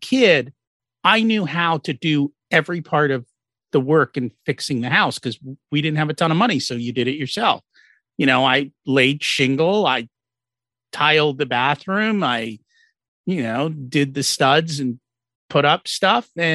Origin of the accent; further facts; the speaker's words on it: New York, United States; I grew up outside of New York City, and I would go into New York City and buy stuff wholesale and come back and mark it up 100% and sell it to all my my school friends.